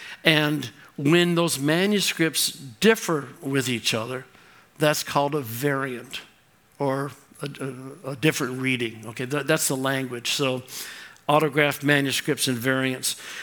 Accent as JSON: {"language": "English", "region": "Kentucky", "country": "United States", "said": "I'm from the Appalachians. Western Kentucky. Kentucky. Yeah, I better say it right."}